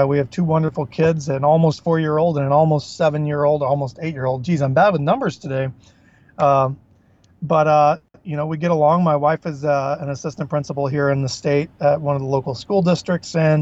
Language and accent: English; Tennessee, United States; now in Maine, United States; I am actually not from Maine. I'm from Tennessee originally and kind of traveled all over the place before having the opportunity to move up here about 10 years ago